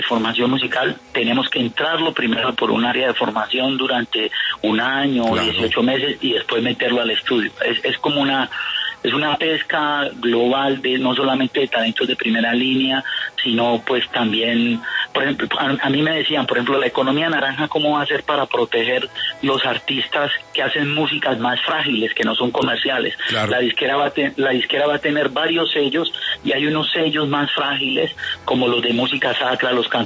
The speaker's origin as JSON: {"language": "Spanish", "country": "Colombia", "said": "Yo soy un patriota colombiano, yo soy reservista del Ejército Nacional, yo presté servicio militar en Bogotá en el año 1984"}